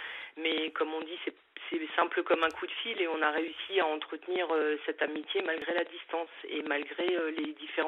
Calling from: Niederbronn-les-Bains, Grand Est, France; J'ai 47 ans et je viens de Niederbronn.

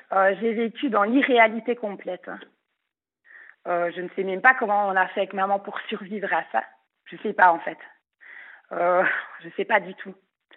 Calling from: Wallonia, Belgium; Alors moi je viens de Belgique.

